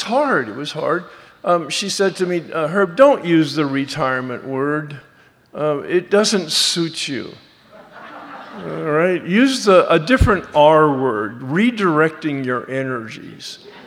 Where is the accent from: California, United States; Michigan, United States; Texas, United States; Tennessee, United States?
California, United States; Los Angeles; I'm from Los Angeles, and we barely look at one another.